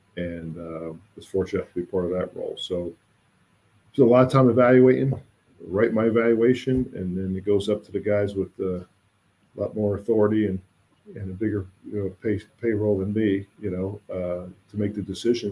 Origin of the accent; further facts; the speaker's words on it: New Jersey, United States; where I grew up in North Jersey, and you know, the mindset we had